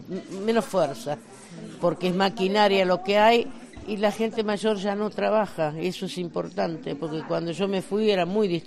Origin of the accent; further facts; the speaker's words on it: Galicia, Spain; moved away; Así que a pesar de que me fui hace muchos años, estoy feliz de volver aquí.